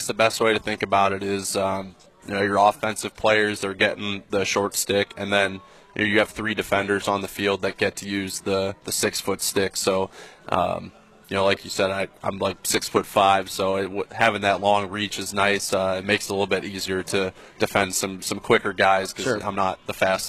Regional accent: Canada; I'm Canadian

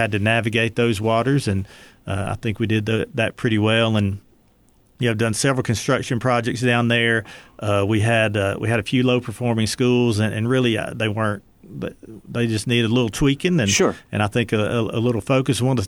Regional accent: Tennessee, United States; whether you're talking about Western North Carolina, really where I grew up in East Tennessee, same thing's happening over there.

